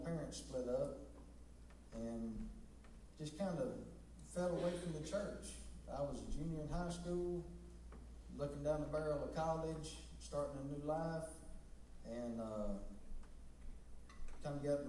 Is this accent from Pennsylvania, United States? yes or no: no; Eagle Rapids, Michigan, United States; I was born in Eagle Rapids, Michigan, and as a pretty young, we attended First United Methodist Church in Eagle Rapids.